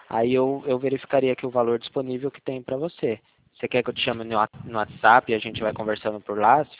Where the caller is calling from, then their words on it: Limeira, São Paulo, Brazil; Eu falo da cidade de Limeira.